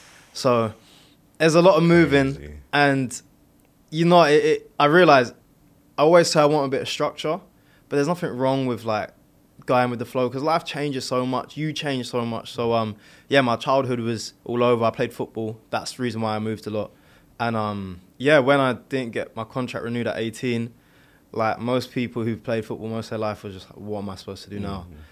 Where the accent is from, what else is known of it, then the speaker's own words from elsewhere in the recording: London, United Kingdom; born there; So I was born in South London, Jamaican dad, British mum. It's like 99% of South London, I feel like.